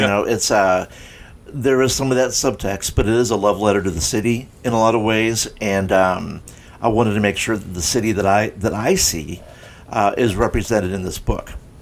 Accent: St. Louis, Missouri, United States; it was growing up in St. Louis, loving my city, seeing the faults.

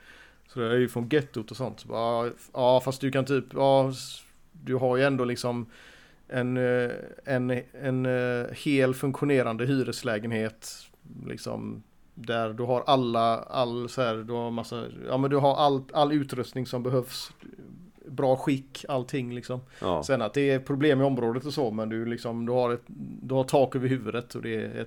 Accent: Gothenburg, Västra Götaland County, Sweden; Jag menar, vi är ju från Angered då till exempel.

